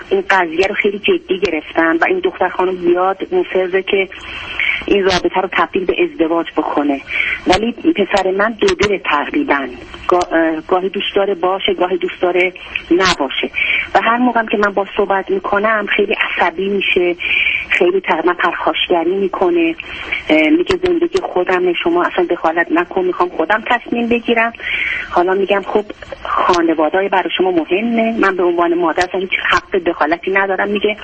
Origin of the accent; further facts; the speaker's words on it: Iran; ما این چیزی انگلیسی نیستیم که، ما ایرانی هستیم